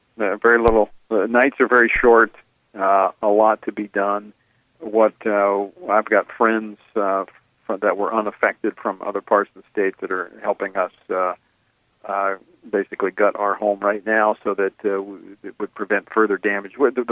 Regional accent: Louisiana, United States; I know people who listen to Washington Watch know that I'm from Louisiana. I commute back and forth each week to Washington.

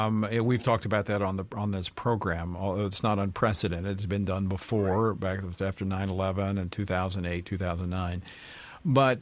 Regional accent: Louisiana, United States; It's important to your state, important to my home state of Louisiana.

